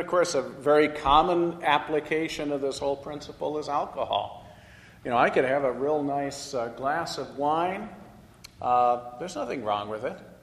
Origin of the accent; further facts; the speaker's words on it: West Coast, United States; Where I grew up on the West Coast, though, yoga's associated with transcendental meditation.